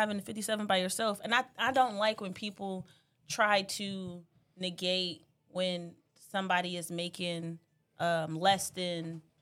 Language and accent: English; Columbus, Ohio, United States; We from Columbus.